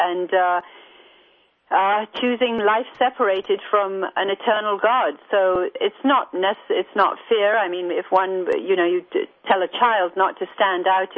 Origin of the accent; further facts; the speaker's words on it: India; I grew up in India and very, very aware.